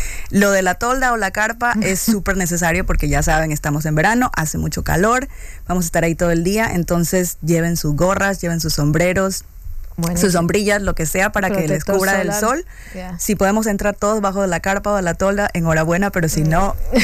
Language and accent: Spanish; Ecuador; now in Kingston; Yo soy ecuatoriana viviendo aquí en Kingston, entonces para mí es súper chévere poder hablar en mi lengua nativa